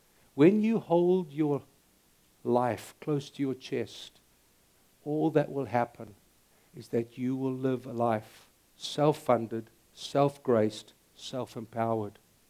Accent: South Africa; now in United States; And that's when being a South African clicked in.

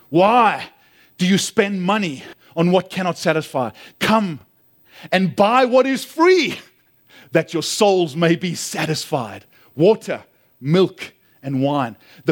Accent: South Africa; I'm a South African. You never come empty-handed.

